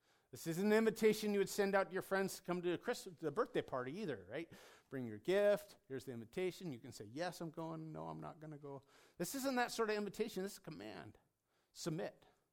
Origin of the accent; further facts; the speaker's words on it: Washington, United States; growing up in Washington with irrigation pipes, right?